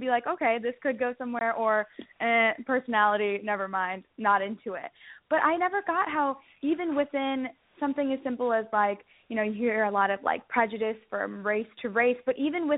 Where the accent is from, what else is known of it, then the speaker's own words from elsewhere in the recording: St. Louis, Missouri, United States; also born or lived in London; now in New York, United States; I am from St. Louis, but I've been living all over. I'd like to say I've been traveling globally, and I just moved to New York from London to be here doing the show for you